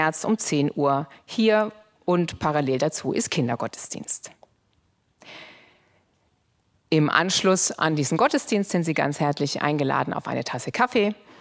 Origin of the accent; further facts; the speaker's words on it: Heilsbronn, Bavaria, Germany; also born or lived in Nuremberg; In Nürnberg bin ich geboren und in der Nähe von Nürnberg in einem kleinen Ort namens Heilsbronn groß geworden.